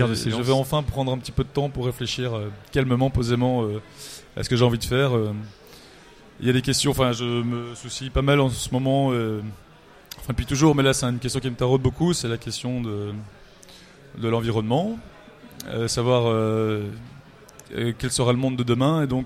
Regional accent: Belgium; En tant que belge, je m'exemple du problème.

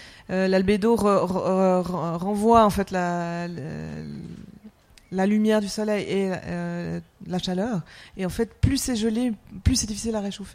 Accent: Switzerland; Donc, moi, je suis suisse, hein, si jamais.

